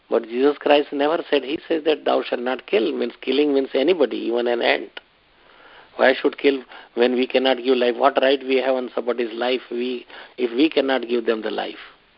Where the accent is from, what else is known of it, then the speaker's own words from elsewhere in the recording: India; Just like I came from India to here to learn medical science more and more.